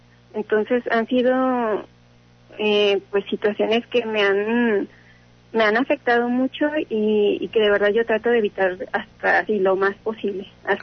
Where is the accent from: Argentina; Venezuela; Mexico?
Mexico; Aguascalientes; Bueno, yo soy de aquí de Aguascalientes.